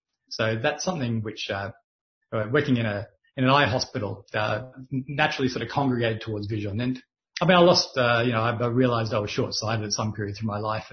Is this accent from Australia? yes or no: yes; Australia; now in United Kingdom; So I come from Australia, if that's not apparent to a lot of people already, and I came over here 15 years ago or so on a whim.